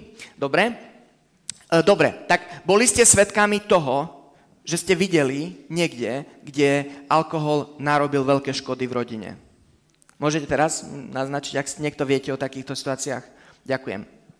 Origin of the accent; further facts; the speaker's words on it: Romania; poviem z kontextu, kde som vyrastal v Rumunsku